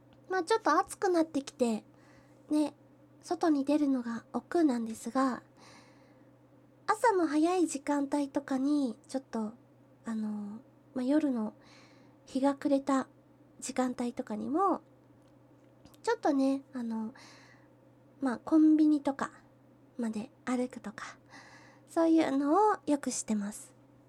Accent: Kyushu, Japan; 出身地は、九州のどこかです。食べ物の美味しいところです。

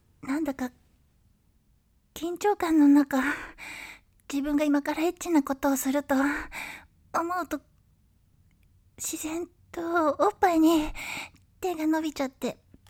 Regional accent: Kyushu, Japan; 私の出身は九州です。九州は美味しい食べ物もたくさんあるし

